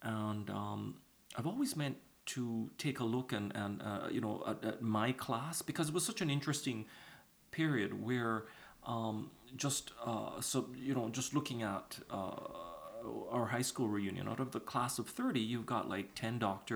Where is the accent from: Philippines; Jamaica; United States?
Jamaica; you know, I wasn't black, but I identified with a lot of the black students because I grew up in Jamaica.